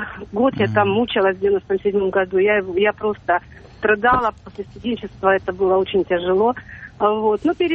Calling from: Wolverhampton, West Midlands, United Kingdom; Я звоню из Вулверхэмптона. Это около Бирмингема, Великобритания.

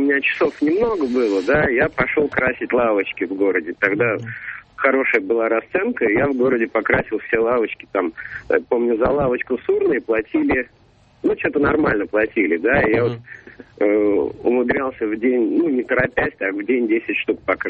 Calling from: Moscow Oblast, Russia; я из Подмосковья.

